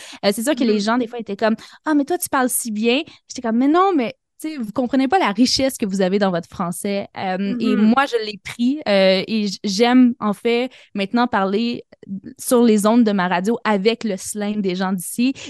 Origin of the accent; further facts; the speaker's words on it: Quebec, Canada; moi, je viens de la vallée de la Matapédia qui est très proche du Nouveau-Brunswick